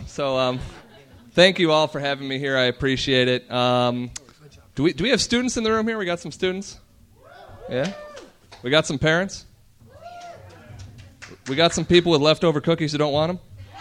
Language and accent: English; Wisconsin, United States; I am originally from Wisconsin. I graduated in 2007 from the University of Wisconsin. Go Badgers.